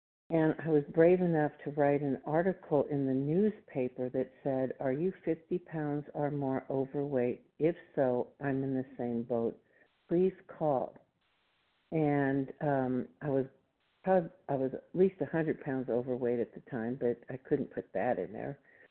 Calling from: Texas, United States; compulsive overeater, and I'm calling from Texas.

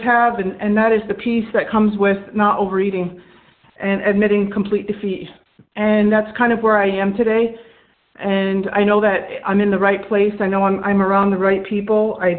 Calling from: New York, United States; Hi, everyone. … from New York.

